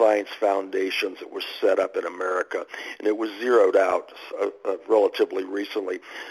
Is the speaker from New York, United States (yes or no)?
no; Pittsburgh, Pennsylvania, United States; Thank you very much. … I'm from Squirrel Hill. I'm an economic development consultant.